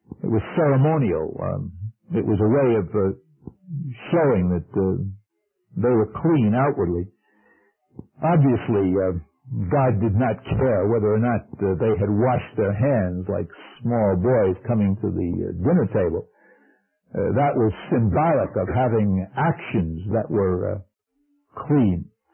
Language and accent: English; New York, United States; When I was a kid growing up in New York, I don't know what they do now, but back then in the arithmetic and mathematics classes